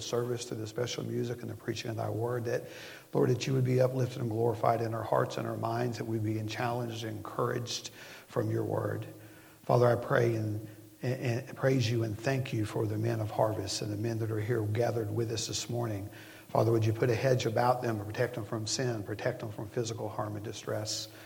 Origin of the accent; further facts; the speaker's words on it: Tennessee, United States; Growing up in East Tennessee, when the weather starts to get a little cool, we know high school football is getting ready to start on Friday nights and college football on Saturday.